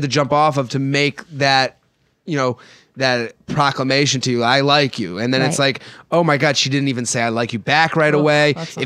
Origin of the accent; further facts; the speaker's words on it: Boston, Massachusetts, United States; I went to school in Pennsylvania at Penn State, and I'm from Boston.